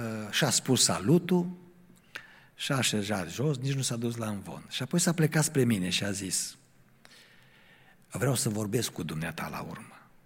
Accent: Cluj-Napoca, Cluj County, Romania; m-am dus în biserica în care am crescut, în Cluj, în mănăștur

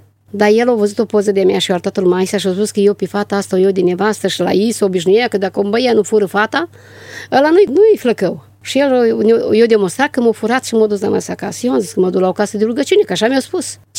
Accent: Iaslovăț, Suceava County, Romania; fată de la țară, nu știam, nu-s ca cum e în Suceava, în oraș, să cunoști băieți mai de tânără sau așa

